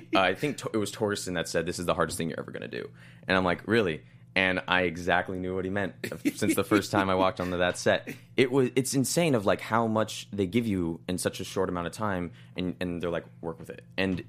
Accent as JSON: {"language": "English", "town": "Los Angeles", "region": "California", "country": "United States", "tie": "born or raised there", "said": "I'm from LA."}